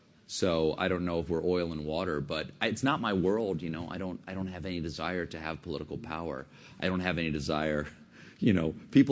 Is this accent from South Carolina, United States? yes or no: yes; South Carolina, United States; We're both from South Carolina.